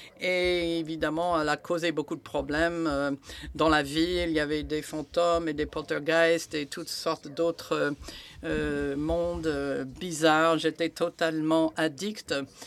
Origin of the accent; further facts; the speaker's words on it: Florida, United States; grandi à Miami et je suis née en 1978, mais quand j'avais un an, on est parti en Floride. Et donc, la Floride du Nord, donc au milieu de nulle part.